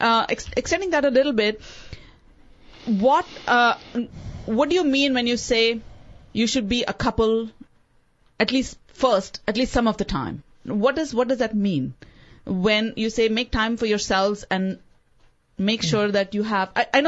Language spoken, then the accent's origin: English; India; moved away; when I was growing up in India, you had children of all abilities around you.